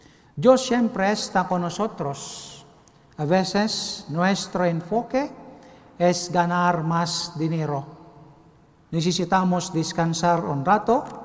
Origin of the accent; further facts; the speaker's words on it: Bicol Region, Philippines; Spanish is a second language; now in United States; Vengo de Filipinas, de la diócesis de Sorsogon.